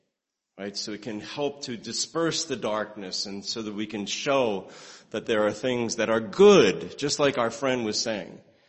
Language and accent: English; New Jersey, United States; Growing up in New Jersey and going to work on, you know, driving down Route 3 and seeing that in front of me.